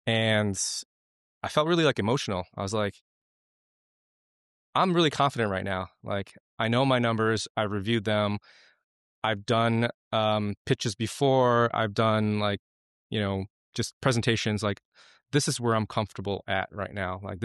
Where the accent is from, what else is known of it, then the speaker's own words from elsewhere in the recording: Chicago, Illinois, United States; I grew up here in Chicago. I was born and raised in Chicago, West Rogers Park, so not too far from where you used to live.